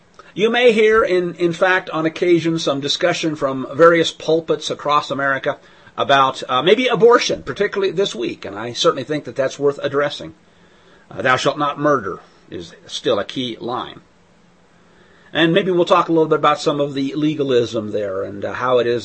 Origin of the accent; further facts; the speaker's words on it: Missouri, United States; accent: Southern; because I come from Missouri, where we speak Southern